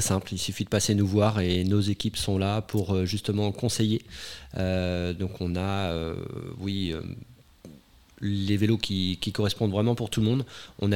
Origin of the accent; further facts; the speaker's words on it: Pays de la Loire, France; je suis d'origine de Vendée, donc terre de sport, hein, terre de vélo. Et j'avais la chance, Chantonnay, on est à une vingtaine de kilomètres de la forêt de Mervent